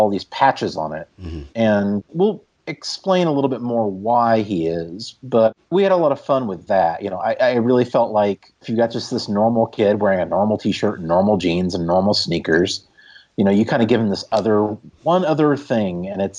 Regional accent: Joplin, Missouri, United States; So the band is from my hometown, Joplin, Missouri.

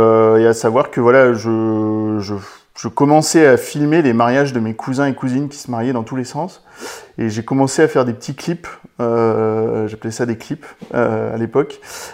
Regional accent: Poitiers, Nouvelle-Aquitaine, France; après je suis revenu sur Poitiers, parce que je suis de Poitiers, je ne l'ai pas dit, mais voilà, je suis de Poitiers dans la Vienne, au Futuroscope, pour ceux qui ne se situent pas.

